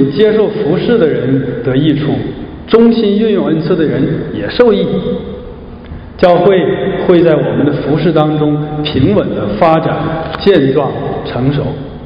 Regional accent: China; now in Canada; 我们从中国来到加拿大，看见过很多以前没有见过的东西啊。

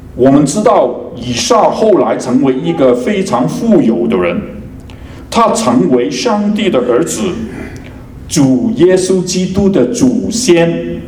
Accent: Hong Kong; 我不是从中国来的，我是从香港来，

